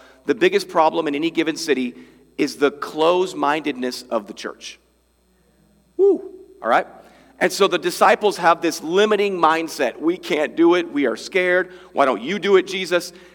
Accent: United States; now in Spain; I'm like, no, I'm from America.

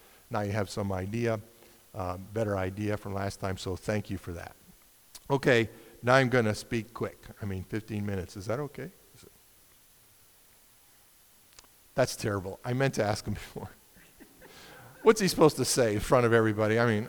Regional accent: Schenectady, New York, United States; I'm from Schenectady, but about 20 years ago, my parents moved there.

